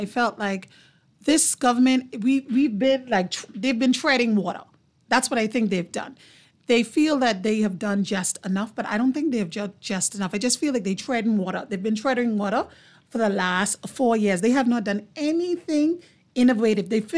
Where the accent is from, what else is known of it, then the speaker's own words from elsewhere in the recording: Grand Bahama, Bahamas; And I'm from Grand Bahama, so I'm very passionate about Grand Bahama.